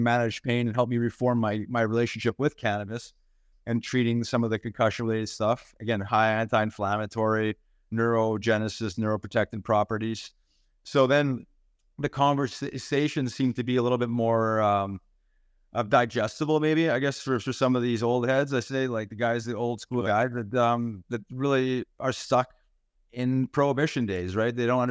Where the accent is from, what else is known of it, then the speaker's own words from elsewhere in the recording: Winnipeg, Manitoba, Canada; I'm from Winnipeg, one of the largest hemp food companies on the planet, Manitoba Harvest.